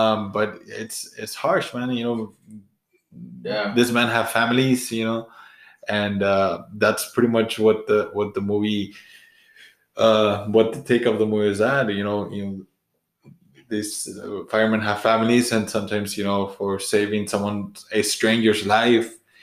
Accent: Brownsville, Texas, United States; where we at, you know, we're from Brownsville, you know.

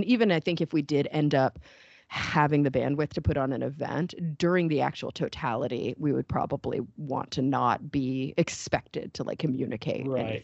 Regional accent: Plano, Texas, United States; And we are actually going to be in Dallas, so close to hometown. I grew up in Plano. My mother lives in Dallas.

